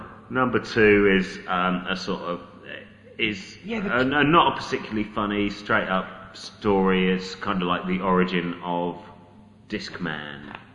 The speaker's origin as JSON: {"language": "English", "region": "England", "country": "United Kingdom", "said": "I'm just never going to get as an English as an Englishman."}